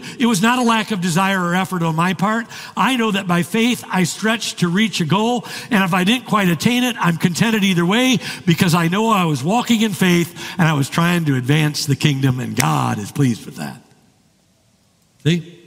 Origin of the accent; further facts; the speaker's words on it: Archbold, Ohio, United States; I'm heading to my hometown, Archbold, Ohio